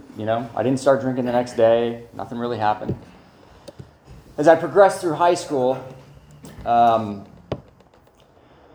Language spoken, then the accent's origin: English; Pocatello, Idaho, United States; also born or lived in Orange County, California / Santa Maria, California; And I say, well, I'm from Pocatello, Idaho, so Santa Maria, I thought was Malibu when I got he